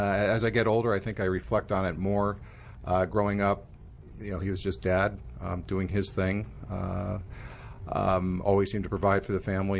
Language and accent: English; California, United States; also born or lived in Los Angeles / Bethesda, Maryland / New Jersey; I was born in Los Angeles, but grew up in a number of places, Bethesda, Maryland, New Jersey, and back to California for high school and subsequently college.